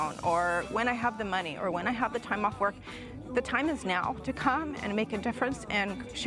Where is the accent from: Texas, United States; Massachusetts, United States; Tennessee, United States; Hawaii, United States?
Hawaii, United States; I'm from Maui, from Hope Chapel, Maui.